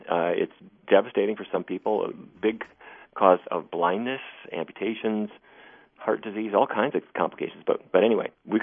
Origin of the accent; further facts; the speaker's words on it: Fargo, North Dakota, United States; I grew up in Fargo, North Dakota, and people think of it as cattle country, and that's kind of my background.